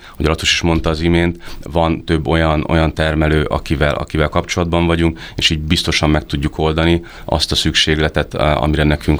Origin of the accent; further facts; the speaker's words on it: Szekszárd, Tolna, Hungary; Nézd, igazság szerint Szekszárd, ugye ott nőttem fel, számomra mindig is kedves maradt